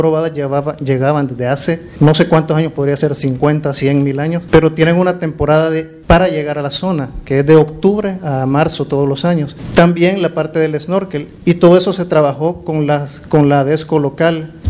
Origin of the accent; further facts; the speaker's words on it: El Salvador; nosotros como salvadoreños somos unos, probablemente en Centroamérica, los que más viajamos